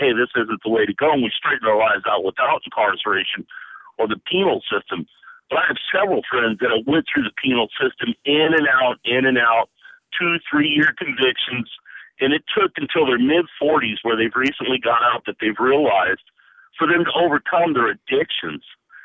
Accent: California, United States; I'm a 49-year-old white man. I'm from Southern California.

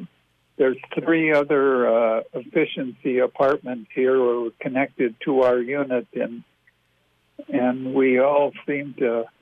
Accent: Florida, United States; now in Minnesota, United States; I'm originally from Florida. I worked in Florida for 25 years before retiring back to Minnesota.

